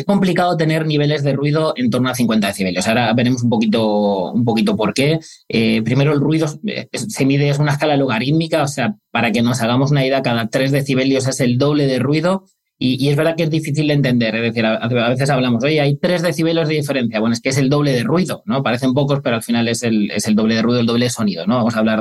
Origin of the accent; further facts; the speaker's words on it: Granada, Andalusia, Spain; yo soy de Granada